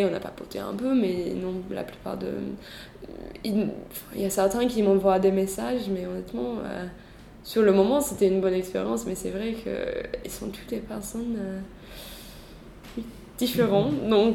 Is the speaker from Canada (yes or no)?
no; England, United Kingdom; French is a second language; now in France; En France, je pense que ça va tant que je suis anglaise